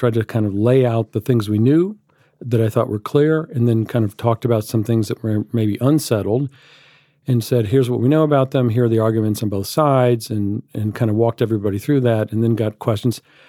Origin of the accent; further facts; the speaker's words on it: Mobile, Alabama, United States; I grew up Jewish in Alabama in the 1960s.